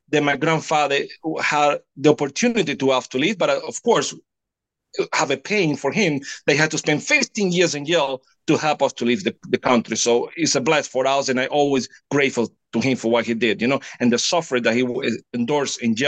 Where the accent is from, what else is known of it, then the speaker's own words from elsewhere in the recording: Cuba; born there; English is a second language; You know, I was born in Cuba.